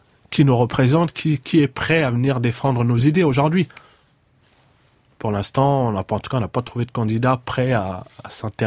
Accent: France; on s'est toujours considérés comme des citoyens français, parce qu'on est né là, on est français.

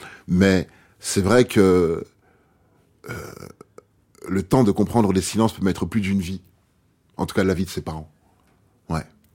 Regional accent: Paris, Île-de-France, France; lorsqu'on me demandait quand d'où je viens, je répondais, je viens de Paris.

